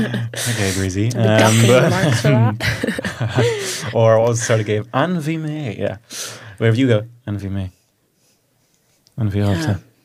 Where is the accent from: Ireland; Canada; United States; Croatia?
Ireland; Dublin, Leinster; I'm from Dublin.